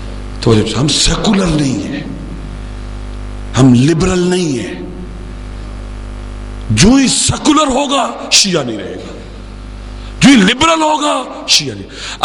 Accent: Pakistan; میں نے بتلایا میں پاکستانی ہوں، پاکستان میں میرا ایک مدرسہ ہے

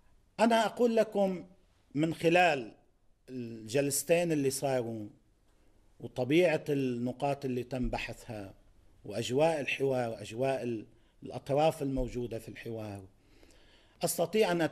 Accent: Lebanon; لكن نحن مصلحتنا كلبنانيين كشعب لبناني

